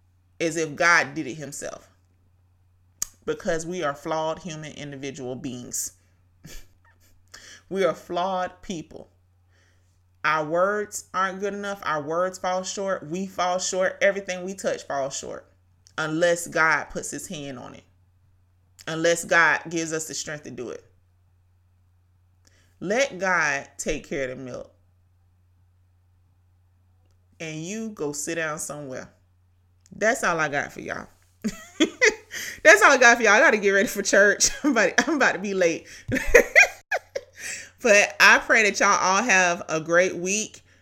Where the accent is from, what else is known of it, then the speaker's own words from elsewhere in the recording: Brunswick, Georgia, United States; Thank you for my hometown, Brunswick, Georgia, tuning in.